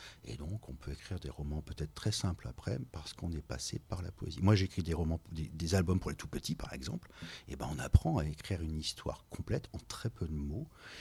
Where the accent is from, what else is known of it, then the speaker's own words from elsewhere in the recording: Hauts-de-France, France; accent: Nord; now in Faches-Thumesnil, France; J'habite à Fâche-du-Ménil depuis une petite dizaine d'années. J'habitais avant à Ronchin. Voilà. Et sinon, je viens du fin fond du Valenciennois. Donc, je fais un gros effort pour ne pas sortir mon gros accent du Nord, parce que j'en ai un.